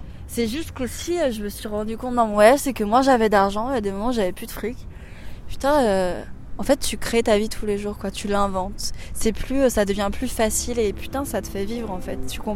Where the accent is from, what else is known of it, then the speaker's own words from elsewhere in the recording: Paris, Île-de-France, France; J'ai 23 ans … je viens de Paris